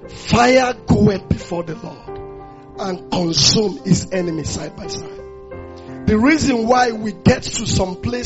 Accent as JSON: {"language": "English", "country": "Nigeria", "said": "we don't need visa, even as a Nigerian, to come to Cyprus in those days."}